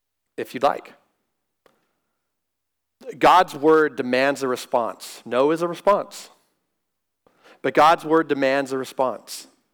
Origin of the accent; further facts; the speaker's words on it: United States; Because I know all the rights afforded to me as an American only pertain here, in this country.